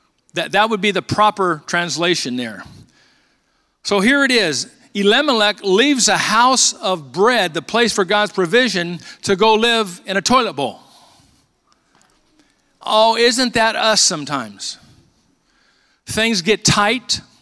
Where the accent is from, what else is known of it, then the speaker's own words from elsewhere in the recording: Bakersfield, California, United States; I grew up in East Bakersfield, Longfellow Lancer, Washington Junior High School, BHS Driller, okay? Middle, lower middle class neighborhood that I grew up in, okay?